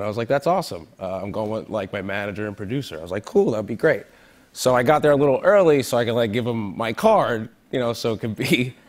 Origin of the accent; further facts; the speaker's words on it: Staten Island, New York, United States; He just looks like everybody I grew up with in Staten Island, so I just kill that dude.